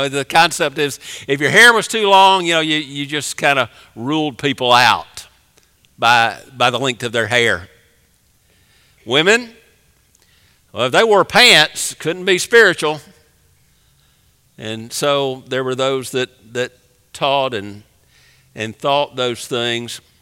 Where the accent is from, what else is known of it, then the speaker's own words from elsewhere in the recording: the South, United States; I grew up in the South like many of you, and we have pine trees.